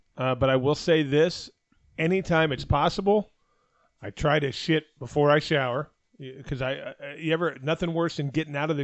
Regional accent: Arizona, United States; You know, I grew up in Arizona eating Cincinnati chili.

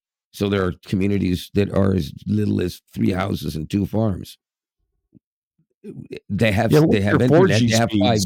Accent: Canada; It's like they know I'm Canadian and they shoot at me.

